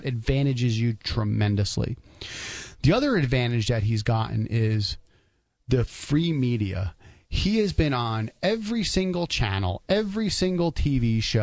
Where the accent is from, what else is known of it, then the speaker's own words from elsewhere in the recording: New Jersey, United States; I'm from Jersey. I grew up in New Jersey.